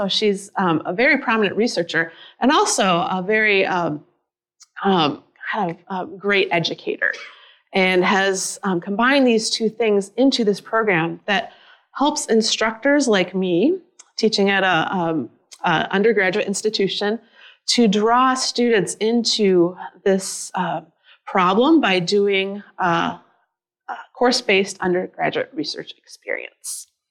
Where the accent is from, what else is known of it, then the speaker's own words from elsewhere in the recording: Minnesota, United States; I'm from Minnesota, and I teach in the spring semester